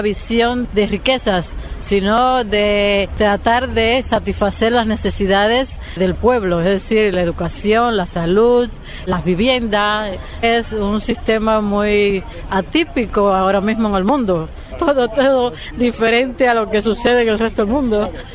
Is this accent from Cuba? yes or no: yes; Cuba; El triunfo de la Revolución Cubana en mi país